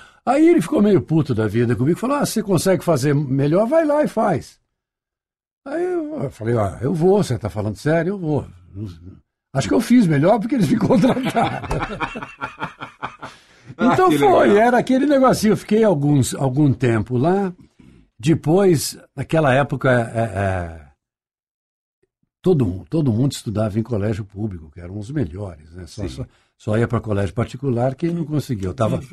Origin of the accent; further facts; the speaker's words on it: Santos, São Paulo, Brazil; Sou de Santos. O sal vem de lá.